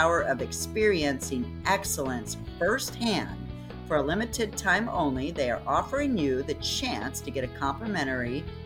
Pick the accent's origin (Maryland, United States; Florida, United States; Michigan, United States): Michigan, United States; Detroit; born there; I was born in Detroit.